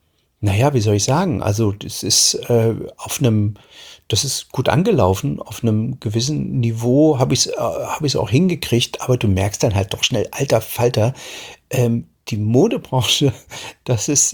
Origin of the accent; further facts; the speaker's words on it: Germany; ich bin ja in der DDR aufgewachsen